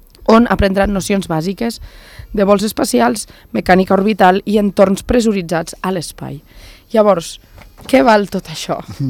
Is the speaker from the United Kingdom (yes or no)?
no; Escaldes-Engordany, Andorra; Sí, pues yo soy engordanyesa